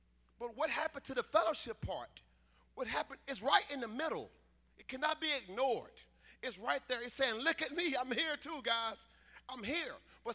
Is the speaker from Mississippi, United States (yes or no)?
yes; Mississippi, United States; You know, I'm fresh from Mississippi. That's where we communicated.